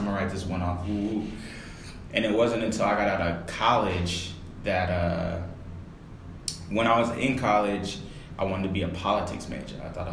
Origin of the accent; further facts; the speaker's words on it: Las Vegas, Nevada, United States; I grew up in Vegas